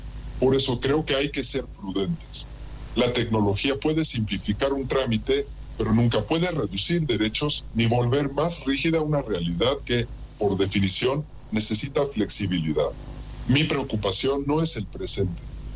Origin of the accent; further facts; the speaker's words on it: Dolores, Buenos Aires Province, Argentina; now in Buenos Aires, Argentina; Yo soy un ejemplo. Soy de Dolores. Vivo hace 5 años en Buenos Aires.